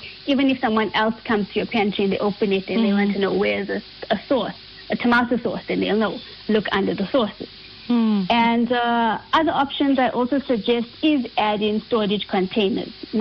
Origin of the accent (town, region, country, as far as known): India